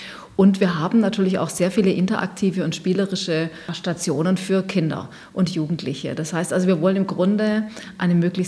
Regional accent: Stuttgart, Baden-Württemberg, Germany; Ich komme aus Stuttgart, wenn man im weitesten Sinne komme ich dann natürlich aus der Region.

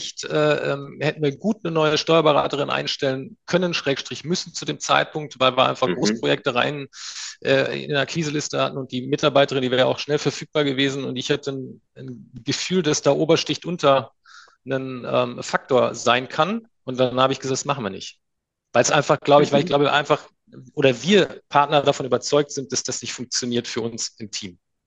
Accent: North Rhine-Westphalia, Germany; now in Munich, Germany; Ich komme ja eigentlich auch nicht aus München. Ich komme ja eigentlich aus dem Sauerland, wo man zum Lachen in den Keller geht.

